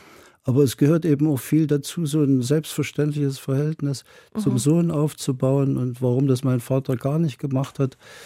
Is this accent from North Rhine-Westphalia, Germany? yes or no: no; Weida, Thuringia, Germany; born there; Ja, ich bin in Weida geboren, das liegt bei Gera in Thüringen, und Silvester 1955 erblickte ich das Licht der Welt.